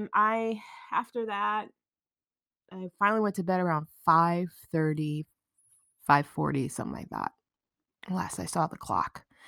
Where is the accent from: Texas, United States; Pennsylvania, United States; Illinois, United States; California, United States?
Pennsylvania, United States; Philadelphia; And I grew up in Philadelphia.